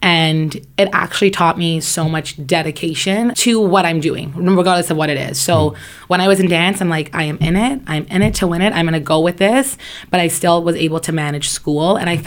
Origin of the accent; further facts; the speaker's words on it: Woodbridge, Ontario, Canada; now in Bolton, Canada; I grew up in Vaughan, in Woodbridge, actually. And then just 2 years ago, I moved to Bolton. And it was like a little bit of a smaller community.